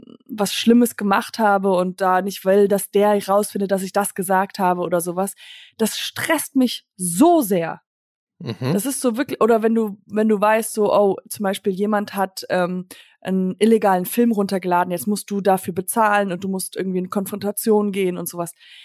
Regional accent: United States; ich bin in Amerika halt aufgewachsen

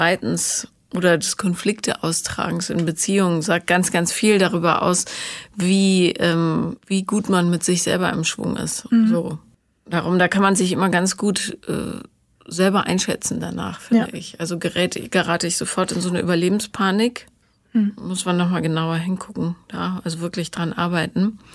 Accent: Bonn, North Rhine-Westphalia, Germany; weil ich bin ja in Bonn aufgewachsen

